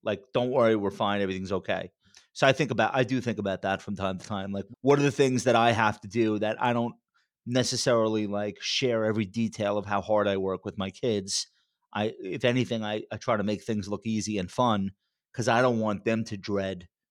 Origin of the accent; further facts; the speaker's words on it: New York, United States; But I grew up in Nassau County, which is on Long Island. It's one of the wealthiest counties in America.